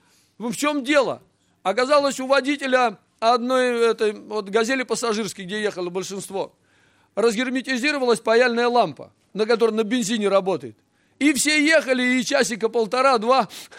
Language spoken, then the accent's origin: Russian; Siberia, Russia; А мы-то тоже сибиряки, но где-то мы как сибиряки задрожали.